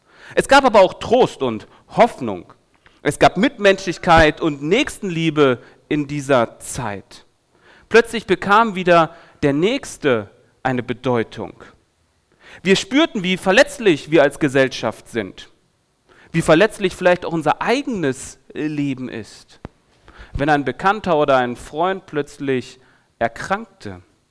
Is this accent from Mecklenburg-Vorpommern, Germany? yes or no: no; Cologne, North Rhine-Westphalia, Germany; Wenn ich mir so Köln vorstelle, wo ich herkomme